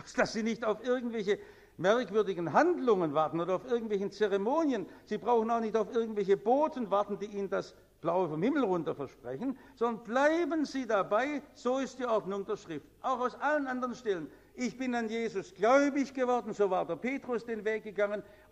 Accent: Stuttgart, Baden-Württemberg, Germany; Ich bin ja in Stuttgart in der Trümmer noch aufgewachsen.

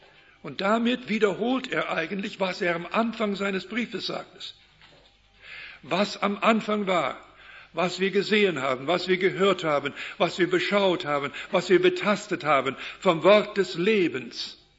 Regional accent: Canada; Wir hatten sie bei uns, an unserem Ort, in unserer Gegend, in Kanada, wo ich aufgewachsen bin.

